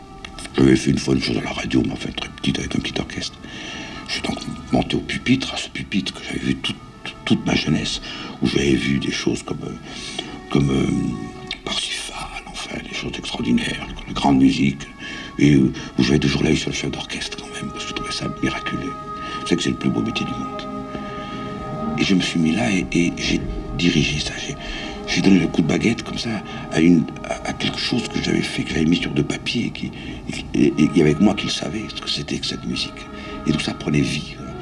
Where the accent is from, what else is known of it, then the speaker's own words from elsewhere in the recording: Monaco; Moi, je suis monégasque.